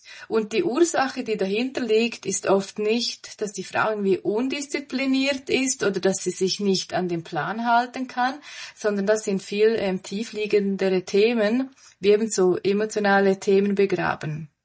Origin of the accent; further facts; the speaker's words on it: Switzerland; wie du schon erwähnt hast. Ich komme aus der Schweiz, wahrscheinlich hört man das. Ich wohne im schönen Graubünden, mitten in den Bergen